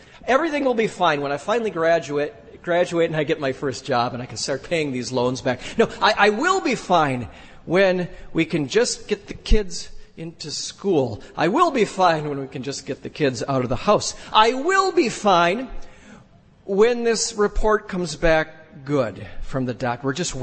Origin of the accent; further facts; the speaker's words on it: United States; After all, I'm American.